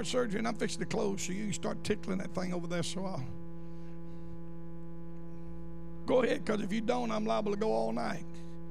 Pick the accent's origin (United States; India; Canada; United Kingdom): United States; Tuscaloosa, Alabama; I was born in Tuscaloosa, the only in my family. I was raised in a home with a backslid Church of God mama and a backslid Methodist preacher.